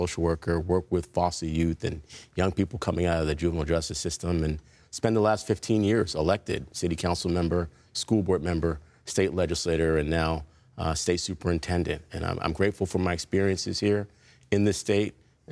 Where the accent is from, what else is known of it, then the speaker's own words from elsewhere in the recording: East Coast, United States; also born or lived in California; I was born here in California, but got shipped to the East Coast to be raised by a cousin who I never met until I showed up on her doorstep.